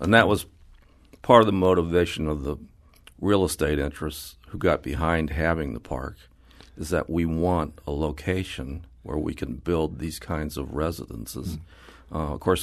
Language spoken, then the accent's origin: English; St. Louis, Missouri, United States; well, I'm from St. Louis. We invented iced tea.